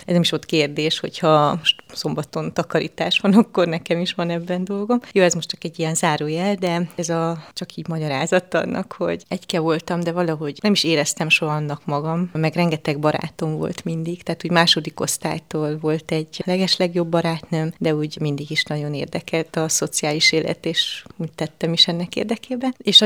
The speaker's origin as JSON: {"language": "Hungarian", "town": "Târgu Mureș", "region": "Mureș County", "country": "Romania", "tie": "born or raised there", "said": "Marosvásárhelyen nőttem fel, a Kövesdombon tulajdonképpen, és egy gyereke voltam a szüleimnek."}